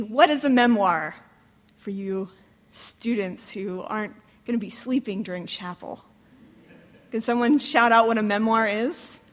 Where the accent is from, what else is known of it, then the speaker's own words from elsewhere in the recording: Virginia, United States; I was like, I'm Mennonite, and I'm from Virginia.